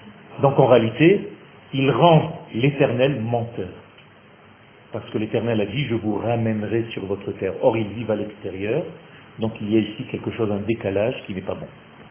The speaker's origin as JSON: {"language": "French", "town": "Nice", "region": "Provence-Alpes-Côte d'Azur", "country": "France", "tie": "born or raised there", "said": "c'est un ami d'enfance en fait, on a grandi ensemble à Nice"}